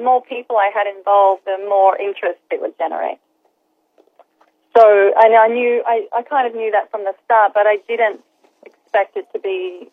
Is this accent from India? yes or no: no; Australia; Yes, but I'm Australian, so they won't be after me.